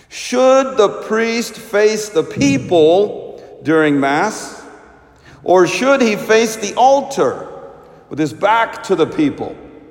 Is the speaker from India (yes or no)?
yes; Kerala, India; In my home state of Kerala, in India